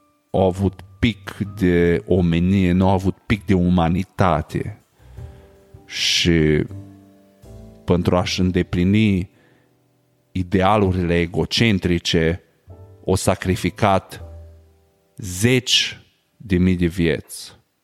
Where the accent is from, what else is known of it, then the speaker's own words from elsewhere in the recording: Sighetu Marmației, Maramureș County, Romania; Eu m-am născut și am crescut în Sighetul Marmației. Pentru cei care nu știți, Sighetul Marmației e un oraș din județul Maramureș